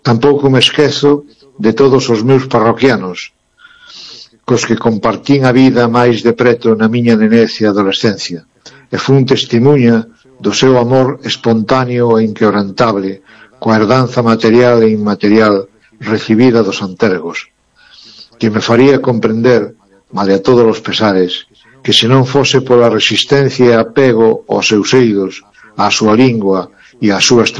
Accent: Galicia, Spain; que nos debe enorgullecer como galegos

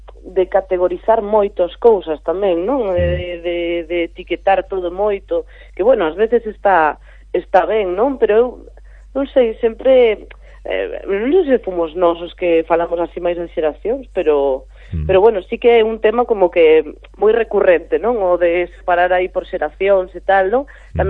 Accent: Galicia, Spain; now in Madrid, Spain; mira, eu son galega

